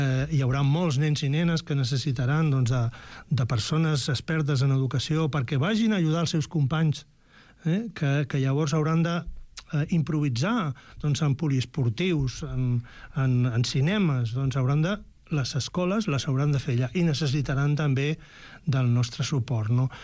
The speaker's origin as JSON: {"language": "Catalan", "region": "Aragon", "country": "Spain", "said": "Jo sóc de l'Aragó"}